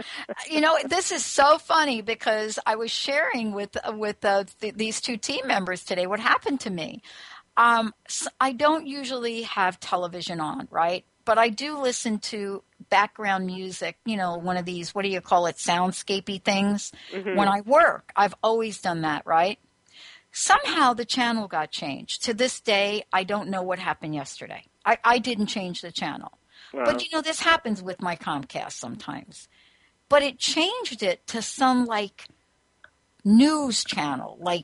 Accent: New Jersey, United States; he graduated from Rutgers, and I'm from New Jersey.

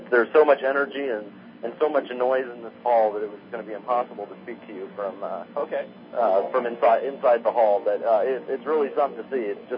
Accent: Texas, United States; I grew up in Central Texas, and I worshipped Dr. Paul since I was knee-high to a grasshopper, let me tell you.

